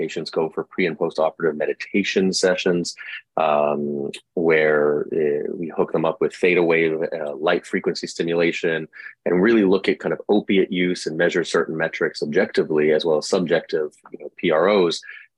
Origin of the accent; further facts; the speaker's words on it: Toronto, Ontario, Canada; now in United States; born and raised in Toronto, Canada, but I've been in the United States for 25 years.